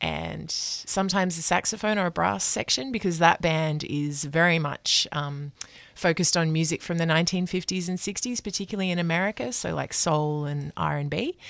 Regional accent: Brisbane, Queensland, Australia; moved away; So I grew up in Brisbane and I moved here 15 years ago.

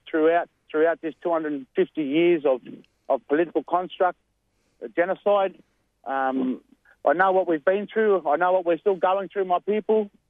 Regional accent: Victoria, Australia; So me in particular, I'm a sovereign nation man of Jaburong. That's the country I come from. That's the land that I descend from.

